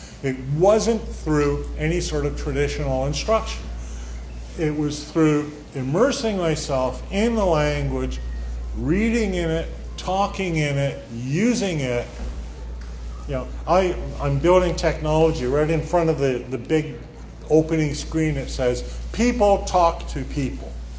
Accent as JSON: {"language": "English", "country": "Canada", "said": "as a Canadian, I have been a victim of language learning."}